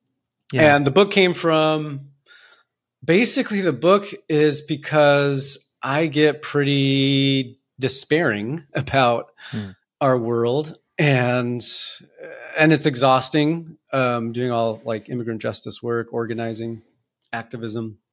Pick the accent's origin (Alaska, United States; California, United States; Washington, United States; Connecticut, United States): California, United States; Los Angeles; also born or lived in Tucson, Arizona; I grew up in California, in Arizona. My dad is from Colombia. My mom from Costa Rica. Kind of grew up in, you know, Latino life in Southern California, LA, and then in Tucson, Arizona.